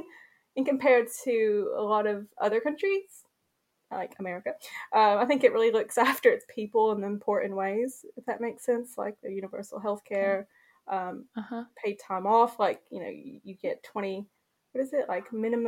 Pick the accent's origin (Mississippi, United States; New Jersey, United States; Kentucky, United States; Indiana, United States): Kentucky, United States; And I love just being around different cultures, because I was from Kentucky at this point.